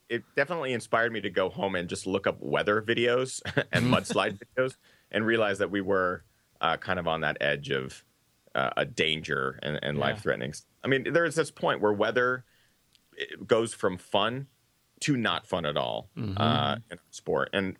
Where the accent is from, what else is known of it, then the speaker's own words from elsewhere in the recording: Pacific Northwest, United States; Growing up in the Northwest, you're just blessed with some of the most amazing lush forests.